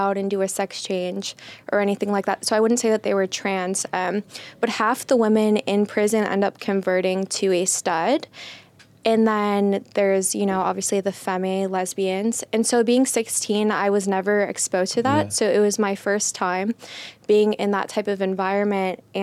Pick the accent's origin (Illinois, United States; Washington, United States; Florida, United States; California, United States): Illinois, United States; Chicago; Well, I'm from Chicago, so it's...